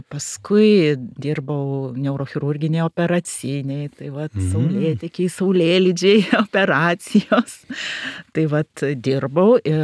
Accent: Samogitia, Lithuania; esu iš Žemaitijos, nors mano mama kaunietytė, kaunietė, gimusi Kaune, nutekėjo į Žemaitiją.

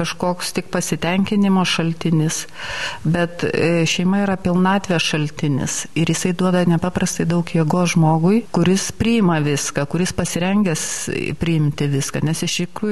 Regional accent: Klaipėda, Klaipėda County, Lithuania; Aš pati esu klaipėdietė, o mamos tėviškiai yra po Elektrėnų ežeru, nes jos sodybą užpylė.

